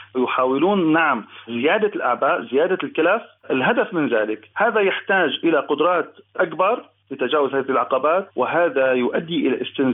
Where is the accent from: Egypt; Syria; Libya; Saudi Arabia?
Syria; وطبعا طموحنا كسوريين أن نعود في سوريا المتجددة إلى ما يفوق ما كانت عليه